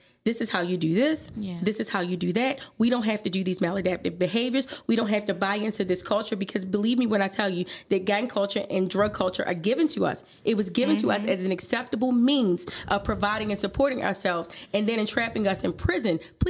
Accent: Baltimore, Maryland, United States; again, I say I grew up in Baltimore.

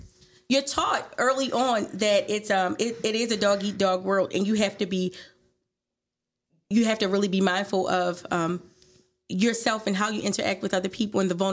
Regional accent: Baltimore, Maryland, United States; again, I say I grew up in Baltimore.

